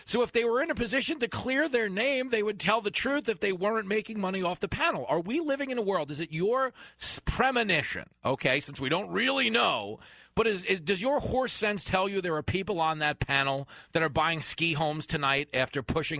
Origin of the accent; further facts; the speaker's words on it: New York, United States; and I'm not a Vermonter, I'm a New Yorker. People hear my accent, they assume I'm here in the Witness Protection Program.